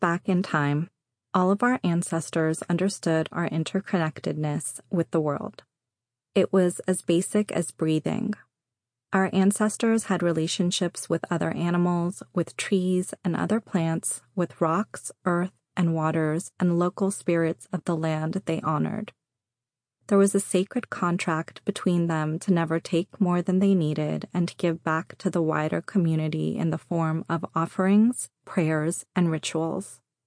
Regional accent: Seattle, Washington, United States; born there; also born or lived in Tehran, Iran; I was born in Seattle, but I spent the majority of my first 4 years with both of my grandmothers in Tehran.

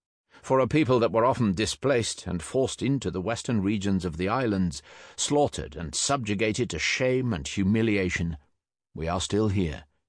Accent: Wales, United Kingdom; first language Welsh; English is a second language; I am a Celt, and my first language is Welsh, which in turn is defined as a Celtic language

